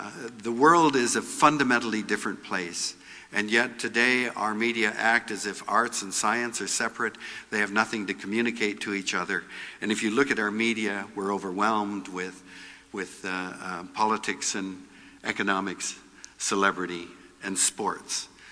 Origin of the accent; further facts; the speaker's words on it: Vancouver, British Columbia, Canada; also born or lived in Ontario; When I was growing up in Vancouver in the 1930s, and then in Ontario after that, I wasn't allowed to go swimming in public pools